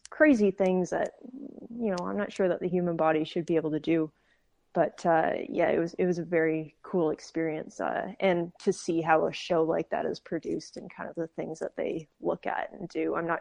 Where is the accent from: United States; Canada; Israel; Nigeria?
Canada; especially I'm coming from Canada, and I'm in this kind of foreign place.